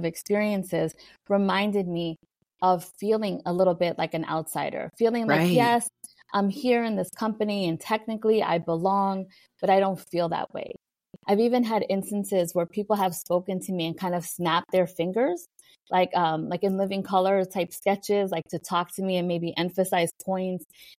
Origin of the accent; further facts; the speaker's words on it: New York City, New York, United States; accent: New York; so I grew up in the Bronx and I went into corporate America, I would say very kindly, rough around the edges. So if you think I have a New York accent now